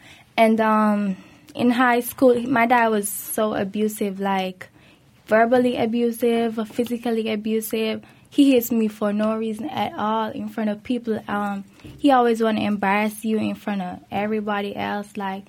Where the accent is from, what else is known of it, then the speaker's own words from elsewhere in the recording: Jamaica; I'm Jamaican history, so I was living in Jamaica until he migrated when I was like 5 and so forth.